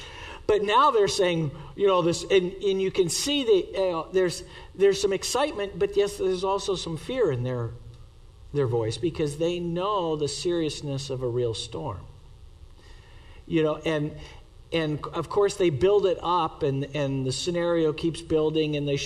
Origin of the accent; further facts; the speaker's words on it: New England, United States; I mean, I grew up in New England, so I was accustomed to a barren tree during winter.